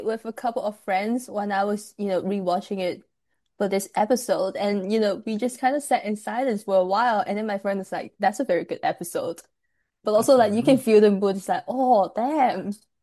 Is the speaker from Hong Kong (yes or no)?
yes; Hong Kong; I'm not a Korean, but I'm Chinese. I'm from Hong Kong, born and grew up there.